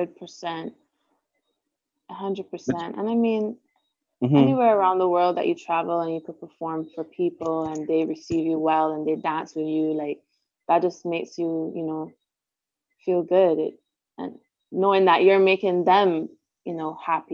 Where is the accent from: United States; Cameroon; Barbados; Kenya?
Barbados; I'm so blessed I'm from Barbados and I live here.